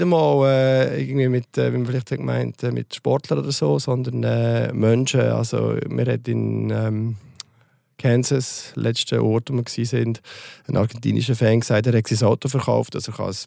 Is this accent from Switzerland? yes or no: yes; Switzerland; Also als Schweizer Fußballfan, das gäbe ja alles.